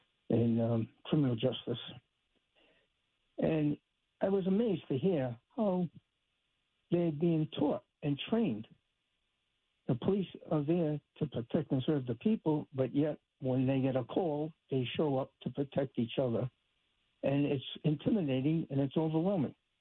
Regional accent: Rhode Island, United States; I'm 65, and I've seen an awful lot growing up in Rhode Island.

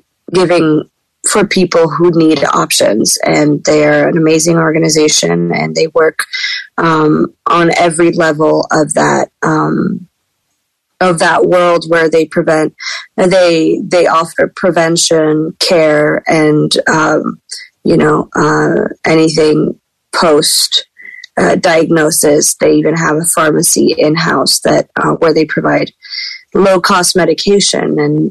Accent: France; I grew up in France

